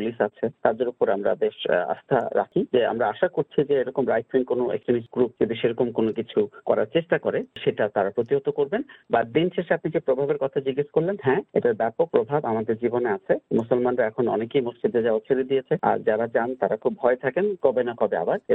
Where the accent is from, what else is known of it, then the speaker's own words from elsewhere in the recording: Bangladesh; now in Australia; আমরা বাংলাদেশি মুসলিম